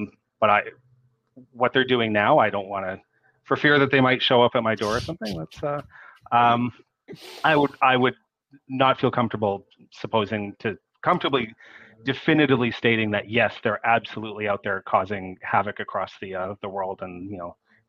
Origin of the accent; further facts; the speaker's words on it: Canada; I'm a Canadian.